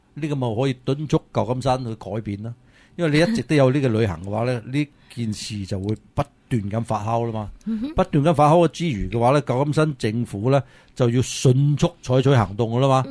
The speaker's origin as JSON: {"language": "Cantonese", "country": "China", "said": "我哋中国人咪有一句话叫做为咗一分钱都折腰嘅系咪？"}